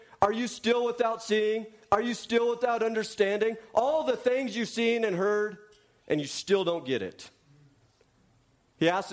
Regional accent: Loveland, Colorado, United States; I said, "Well, I'm from Loveland, Colorado. I like baseball," right?

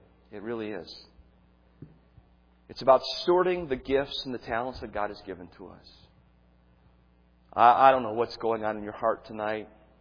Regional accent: Cleveland, Ohio, United States; Look, I was a kid growing up in Cleveland, Ohio.

